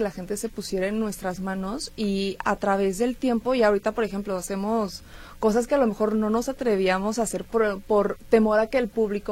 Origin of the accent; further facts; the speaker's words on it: Mexico City, Mexico; now in Guadalajara, Mexico; De la Ciudad de México.